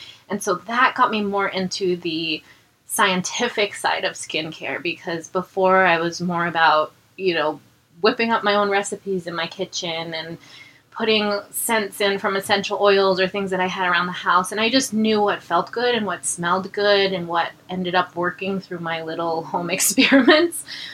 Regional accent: Vermont, United States; Like, I grew up in Vermont. It's very rural. A lot of things come from the farming industry.

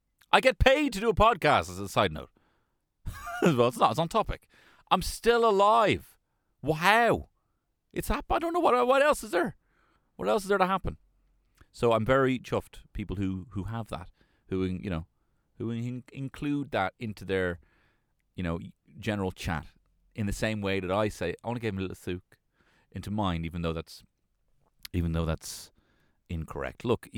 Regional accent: Ireland; No, it would be a posh, the Queen's English, but I'm also Irish.

